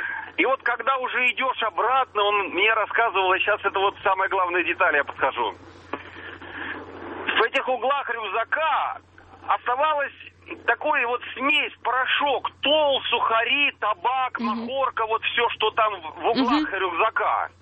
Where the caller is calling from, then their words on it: Moscow, Russia; я звоню вам из Москвы